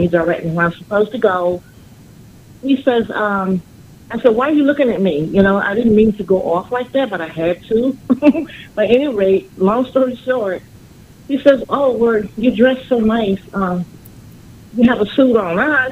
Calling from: New York City, New York, United States; from East New York.

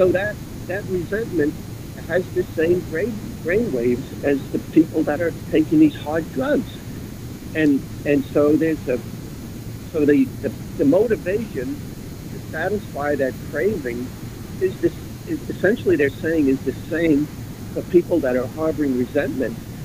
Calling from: Fishkill, New York, United States; I'm in Fishkill, New York.

